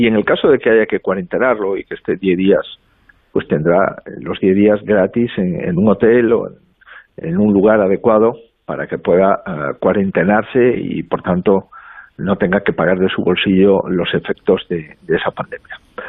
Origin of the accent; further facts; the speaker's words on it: Galicia, Spain; lo que somos los gallegos, ¿no? Un pueblo que sabe lo que es salir de casa y por tanto también sabemos lo que es recibir en nuestra casa.